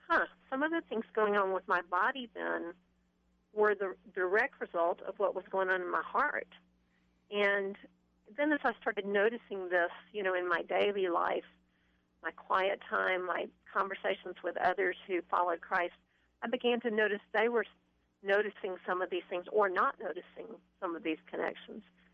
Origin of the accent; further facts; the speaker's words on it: the South, United States; Well, probably like many Southerners who grew up in the 50s and 60s, both of my grandmothers had front porches.